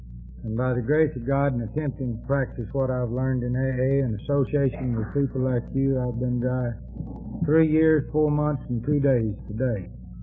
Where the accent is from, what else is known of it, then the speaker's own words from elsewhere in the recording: Texas, United States; born there; I was born in West Texas and became an alcoholic